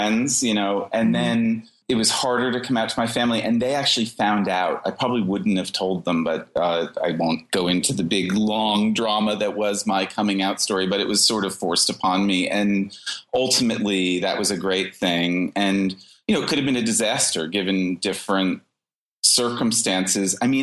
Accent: New Jersey, United States; Growing up outside of New York, going back to that whole New Jersey experience, like I remember driving into the city as a kid

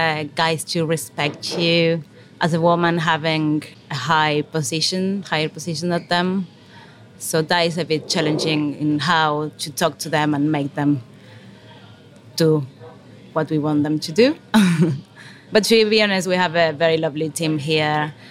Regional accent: Argentina; moved away; I'm from Argentina. I came here 10 years ago, more or less.

